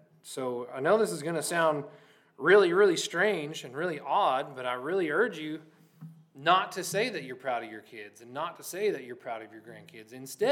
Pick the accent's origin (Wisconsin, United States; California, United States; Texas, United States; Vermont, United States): Texas, United States; Lockney; American pride, Texas pride, and growing up in Lockney, we had Longhorn pride.